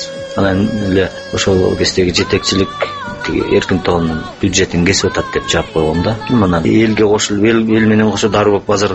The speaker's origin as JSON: {"language": "Kyrgyz", "town": "At-Bashy", "region": "Naryn Region", "country": "Kyrgyzstan", "tie": "born or raised there", "said": "Балалыгым менен ат башынын тоолорунун арасында өткөн. Бир өмүрүм дагы эле ушул жак менен шайбере таасирде эле."}